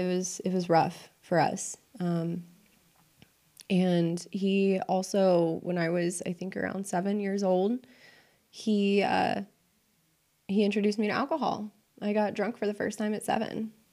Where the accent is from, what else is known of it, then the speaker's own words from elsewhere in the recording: Atlanta, Georgia, United States; born there; Okay, well, I was born here in Atlanta in 91, so I'm 28. I'll be 29 this year.